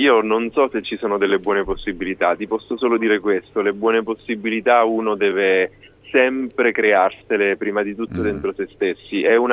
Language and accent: Italian; Enna, Sicily, Italy; Io sono del centro della Sicilia, sono di Enna, sì.